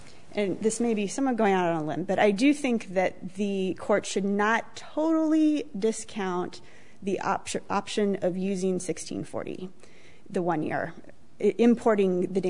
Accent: Virginia, United States; I'm from Virginia

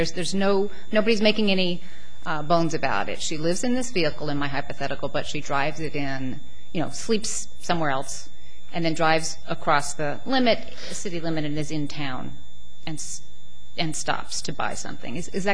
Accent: Alaska, United States; I come from Alaska, and we have hundreds, thousands of people who come to our state every year in Winnebagos

